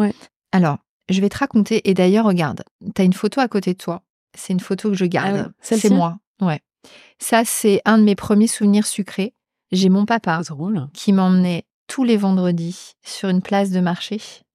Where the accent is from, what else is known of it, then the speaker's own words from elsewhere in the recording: Le Mans, Pays de la Loire, France; Du Mans. Je suis du Mans.